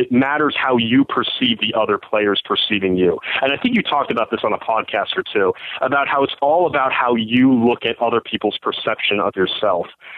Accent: New Jersey, United States; I'm from Jersey.

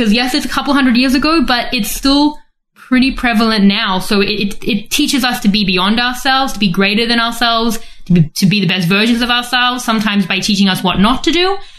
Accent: South Africa; now in Australia; growing up in South Africa, I wasn't going to the theater.

